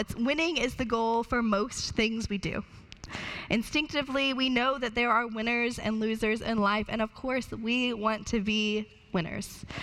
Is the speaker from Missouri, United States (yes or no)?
no; Georgia, United States; I'm from Georgia, and so I know that the SEC is better than the Big Ten